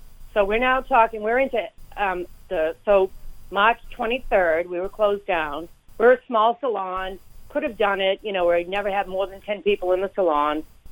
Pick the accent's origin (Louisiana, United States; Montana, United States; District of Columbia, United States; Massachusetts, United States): Massachusetts, United States; Cape Cod; So I'm a hairdresser from the Cape